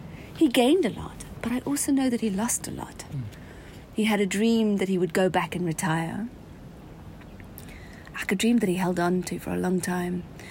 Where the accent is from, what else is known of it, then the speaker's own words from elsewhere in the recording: Zambia; growing up in Zambia, I didn't.